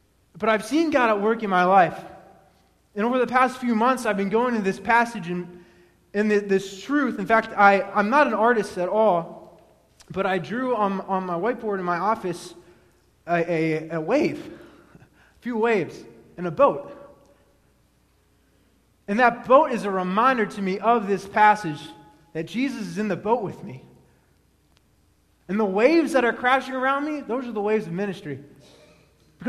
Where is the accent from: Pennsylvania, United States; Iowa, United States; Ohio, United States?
Pennsylvania, United States; We go to the Jersey Shore because we're from Pennsylvania.